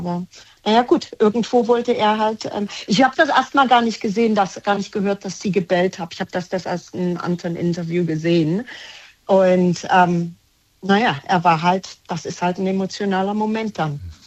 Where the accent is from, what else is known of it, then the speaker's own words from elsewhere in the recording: Germany; moved away; Ich komme aus Deutschland und jedes Mal, wenn ich nach Deutschland fahre, fällt mir auf, dass meine Freunde